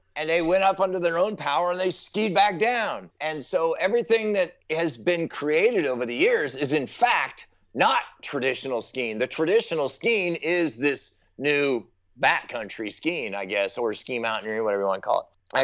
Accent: California, United States; being a Californian mountaineer, we had plenty of Californian skiers breaking tracks for us in the years prior to us.

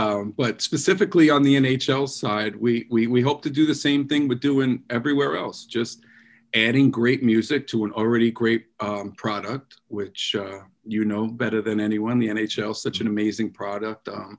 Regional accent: Brooklyn, New York, United States; we grew up in Brooklyn together. We actually grew up across the street from each other

